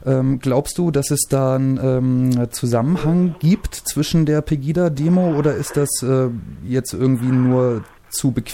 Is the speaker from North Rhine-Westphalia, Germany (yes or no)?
no; Saxony, Germany; ich komme zwar selbst aus der Nähe von Dresden, bin jetzt aber in Dresden selber nie so viel unterwegs gewesen.